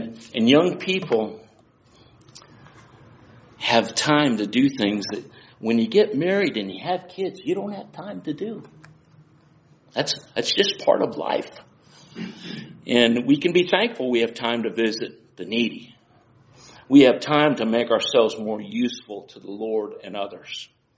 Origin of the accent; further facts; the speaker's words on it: Oregon, United States; born there; now in Tennessee, United States; I was born in Oregon. I've lived lots of places. Now I'm in Tennessee.